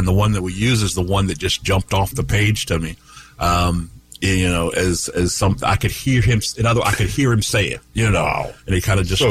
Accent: the South, United States; Listen, I'm from the South.

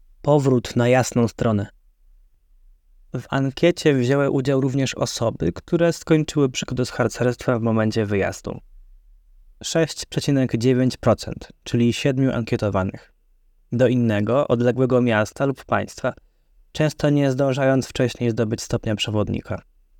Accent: Szczecin, West Pomeranian Voivodeship, Poland; moved away as an adult; now in Poznań, Poland; Pochodzę ze Szczecina, gdzie od 2016 roku prowadziłem gromadę zuchów. W 2019 roku napisałem maturę i zdecydowałem się na wyjazd do Poznania, by studiować architekturę na Politechnice Poznańskiej.

